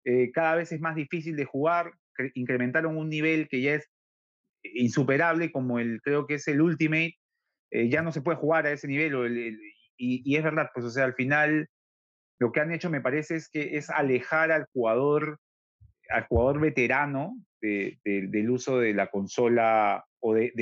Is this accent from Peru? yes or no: yes; Peru; como peruano, lo digo como usuario